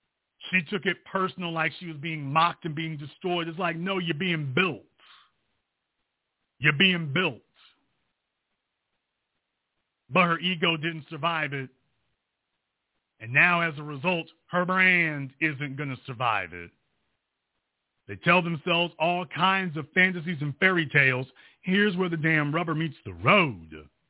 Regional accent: Louisiana, United States; I guess it's because I'm from Louisiana.

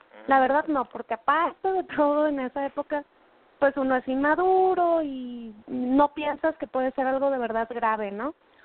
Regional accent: Culiacán, Sinaloa, Mexico; Yo tengo 32 años, soy de Culiacán, Sinaloa.

